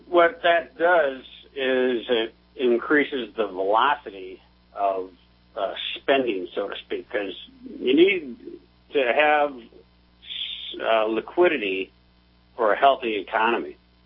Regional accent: Rice Lake, Wisconsin, United States; my hometown where I grew up in Rice Lake, Wisconsin

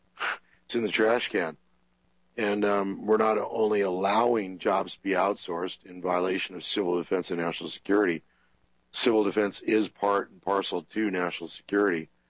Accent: San Diego, California, United States; the people of San Diego, my hometown, would allow that to happen in a republic

